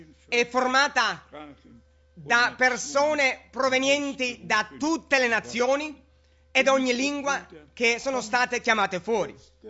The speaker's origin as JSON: {"language": "Italian", "region": "Kinshasa", "country": "DR Congo", "second_language": "Italian", "said": "Io vengo da Kinshasa."}